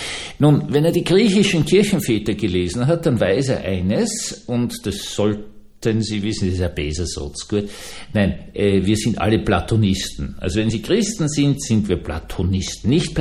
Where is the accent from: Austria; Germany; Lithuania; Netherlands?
Austria; Vienna; Als Wiener ist man immer ganz stolz drauf